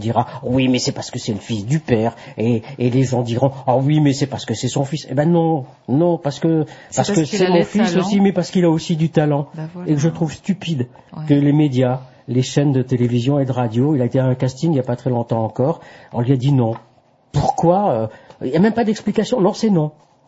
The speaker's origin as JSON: {"language": "French", "country": "France", "said": "Nous, les Français, nous adorons les accents quelque peu exotiques."}